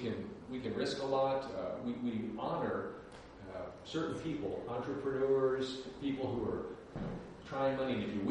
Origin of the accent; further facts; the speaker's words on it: Dallas, Texas, United States; So among in the community that I grew up in Dallas, Texas, a fairly moneyed